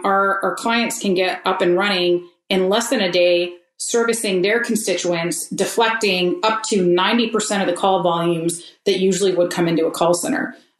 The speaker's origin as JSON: {"language": "English", "town": "Austin", "region": "Texas", "country": "United States", "tie": "born or raised there", "said": "my home state or my home city of Austin, Texas."}